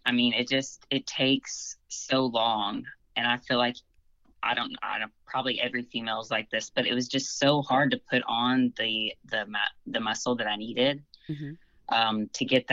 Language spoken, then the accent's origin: English; Nashville, Tennessee, United States; a pro bikini show here in Nashville, Tennessee